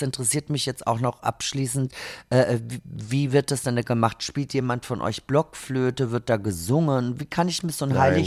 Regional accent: Austria; now in Berlin, Germany; Also als Österreicherin ist es ja für mich ein kulinarischer Skandal. Ich habe das ja erst mitbekommen, nachdem ich schon 5 Jahre in Berlin gewohnt hatte.

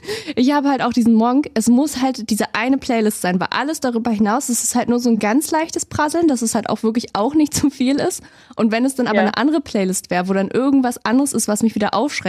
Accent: Berlin, Germany; Also ich komme eigentlich aus Berlin

